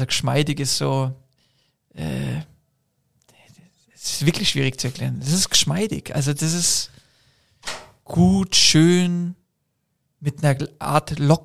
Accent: Munich, Bavaria, Germany; born there; ich bin gebürtiger Münchner, das Eröffnungsspiel in meiner Stadt, in Anführungsstrichen, bestreiten zu dürfen.

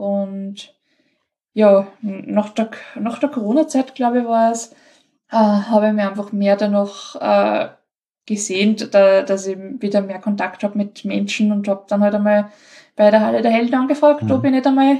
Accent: Linz, Upper Austria, Austria; Ich komme aus Linz.

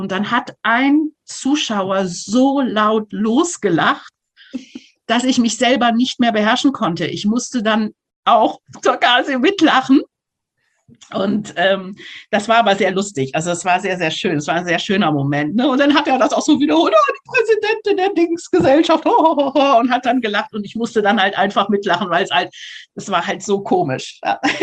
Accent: Isernhagen, Lower Saxony, Germany

